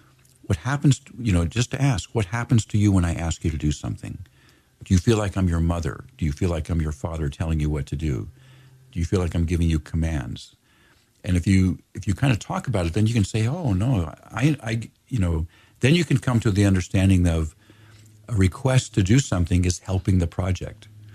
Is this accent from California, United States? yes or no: yes; Los Angeles, California, United States; I'm from Los Angeles. I'm a hot weather guy.